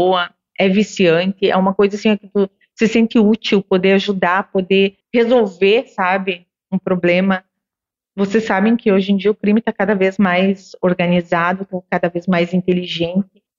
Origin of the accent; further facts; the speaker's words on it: Tapejara, Brazil; Eu acabei voltando para minha cidade natal, Tapejara, para ter o apoio da minha mãe